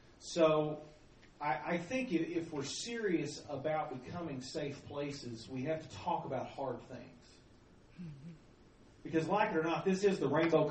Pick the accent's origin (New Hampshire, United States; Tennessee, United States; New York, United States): Tennessee, United States; now in Dallas, United States; I grew up in Tennessee, so I'm on the mission field in Dallas.